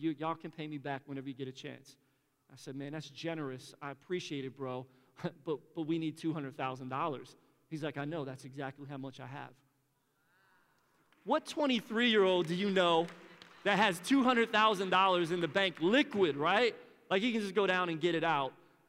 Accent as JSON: {"language": "English", "town": "Philadelphia", "region": "Pennsylvania", "country": "United States", "tie": "born or raised there", "said": "Originally, I'm from Philly. I'm not from Tampa. You might be able to hear that a little bit in my accent. But originally, I grew up in Philly"}